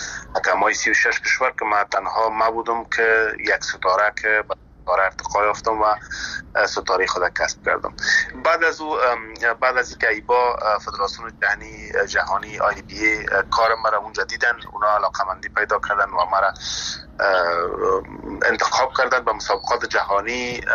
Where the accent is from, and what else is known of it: Afghanistan; born or raised there